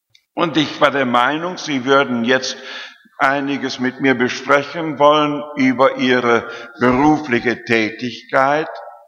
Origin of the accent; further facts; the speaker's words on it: Halverde, Lower Saxony, Germany; moved away as an adult; Vor gut 81 Jahren wurde ich hier in Halberde geboren. Und die ersten 26 Jahre mit einigen Ausnahmen habe ich hier gelebt. Einigen Ausnahmen in Osnabrück, in einem Konvikt.